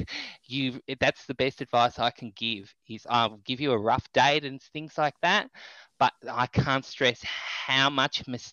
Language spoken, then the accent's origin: English; Victoria, Australia; because I grew up in the Yarra Valley, and moving to northern Victoria, the weeds up here are out of control.